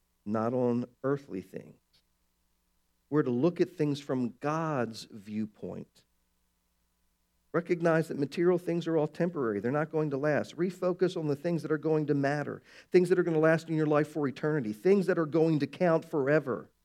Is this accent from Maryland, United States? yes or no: yes; Baltimore, Maryland, United States; I grew up in Baltimore where we had snow every winter.